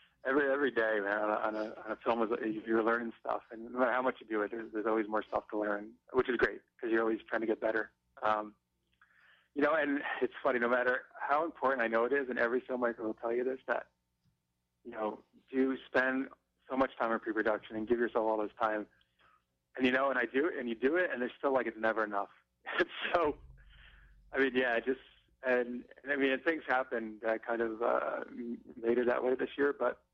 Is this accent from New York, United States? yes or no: yes; New York, United States; since New York State is my hometown, that's still the one I really love going to.